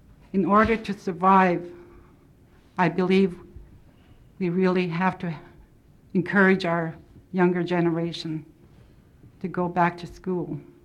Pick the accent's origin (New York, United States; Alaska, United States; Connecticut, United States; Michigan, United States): Alaska, United States; Hoonah; now in Juneau, United States; I was raised not in Angoon, I was raised in Hoona and presently reside here in Juneau.